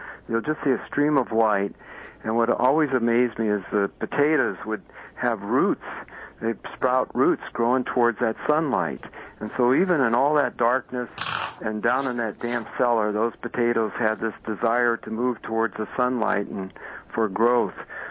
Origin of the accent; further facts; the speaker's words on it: Midwest, United States; I grew up in the Midwest and out on the farms, and we'd have cellars.